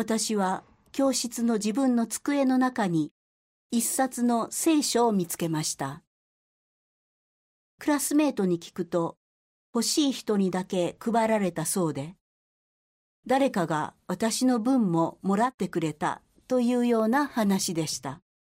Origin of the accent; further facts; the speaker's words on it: Wakayama, Japan; 私は和歌山県和歌山市の出身です。神様のことを全く知らずに育ちましたが、高校生の時に初めて聖書を手にして、